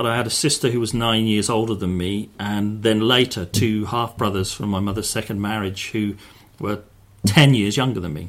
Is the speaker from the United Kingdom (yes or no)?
yes; United Kingdom; I was living abroad in the US, and it became an important signifier of my identity as a British person.